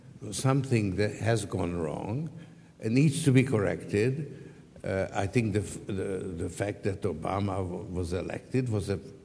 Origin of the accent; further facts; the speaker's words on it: Hungary; now in United States; I came from Hungary